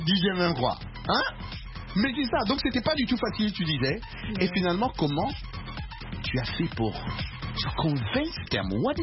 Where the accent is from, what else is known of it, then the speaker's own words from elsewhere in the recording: DR Congo; Moi, je suis originaire de Congo Kinshasa.